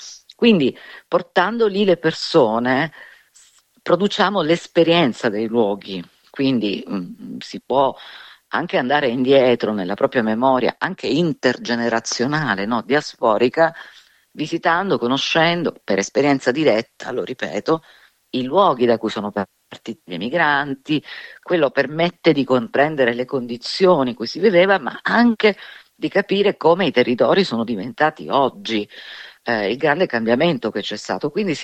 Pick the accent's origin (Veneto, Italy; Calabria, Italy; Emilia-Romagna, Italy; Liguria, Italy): Calabria, Italy; la mia famiglia, io sono calabrese, è un po' un'eccezione